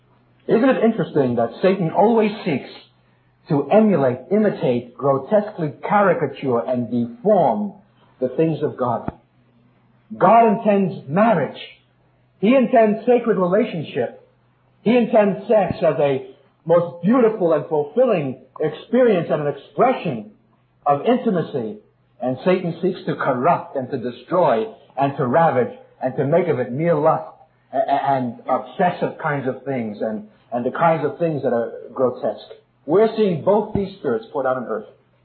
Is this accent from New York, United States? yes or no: yes; Brooklyn, New York, United States; When I was a kid growing up in Brooklyn, full of anguish and bewilderment